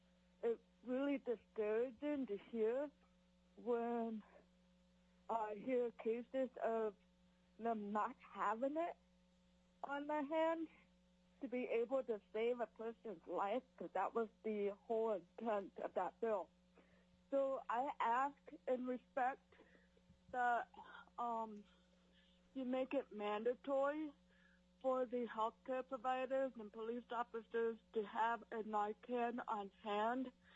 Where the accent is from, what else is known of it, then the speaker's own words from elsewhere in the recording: Juneau, Alaska, United States; I am from Juneau, Alaska, speaking on behalf of myself.